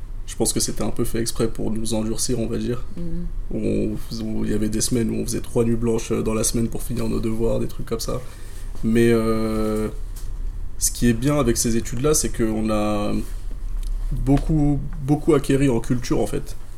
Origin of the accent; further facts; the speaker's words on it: La Courneuve, Île-de-France, France; je suis originaire de La Courneuve. J'ai passé toute mon enfance à La Courneuve.